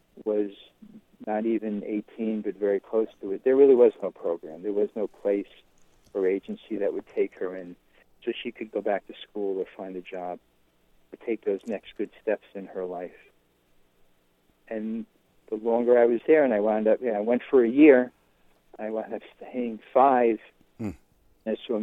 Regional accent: New York, United States; because I grew up on Long Island, and my parents, God bless them, they were both married longer than 66 years

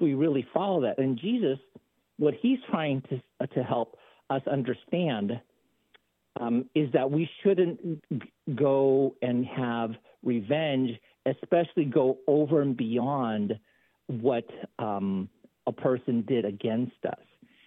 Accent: Philippines; You know, I talk about this because, you know, not only because I'm a Filipino and I was a big fan of, you know, boxing.

